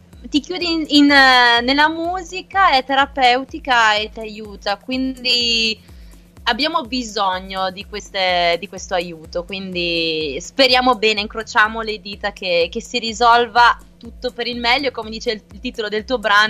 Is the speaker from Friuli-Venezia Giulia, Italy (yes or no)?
no; Trentino-Alto Adige, Italy; io sono dal Trentino, vicino al lago di Garda.